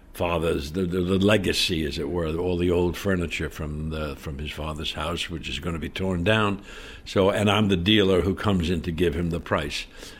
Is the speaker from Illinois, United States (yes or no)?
no; New York, United States; I came from New York. I never went to the theater.